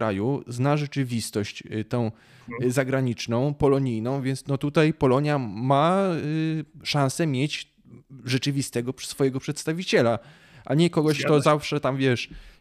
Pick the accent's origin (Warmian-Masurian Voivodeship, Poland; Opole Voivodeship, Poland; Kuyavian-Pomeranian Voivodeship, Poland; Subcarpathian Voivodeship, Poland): Opole Voivodeship, Poland; Kociewiakiem nie, ja pochodzę z Opolskiego.